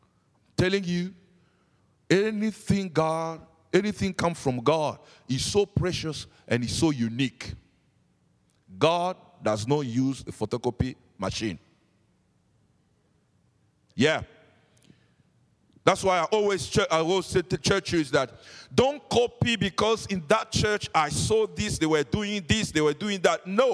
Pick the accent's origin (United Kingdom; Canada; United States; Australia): United Kingdom; England; Yeah, that's good, because I come from England.